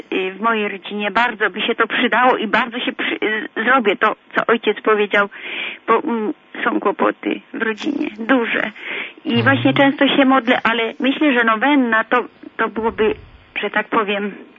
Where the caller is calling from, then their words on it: Krasnystaw, Lublin Voivodeship, Poland; z Krasnego Stawu.